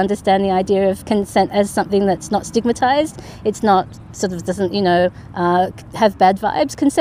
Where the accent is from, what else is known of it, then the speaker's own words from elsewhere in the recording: New South Wales, Australia; When I was growing up in the Northern Beaches, I actually lived near a skate park